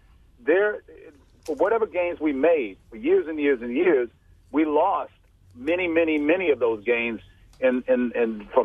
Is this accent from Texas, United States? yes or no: no; Washington, District of Columbia, United States; also born or lived in Arizona; I'm an outsider too, and I'm a traveled outsider in that I'm from Washington D.C. I've lived in Arizona.